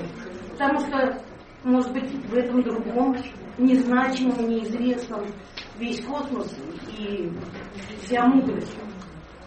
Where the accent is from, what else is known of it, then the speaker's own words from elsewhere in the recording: Moscow, Russia; я москвичка сама, не поэт